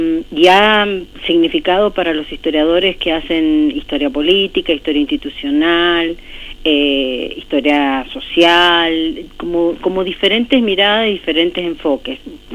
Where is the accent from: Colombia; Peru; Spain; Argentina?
Argentina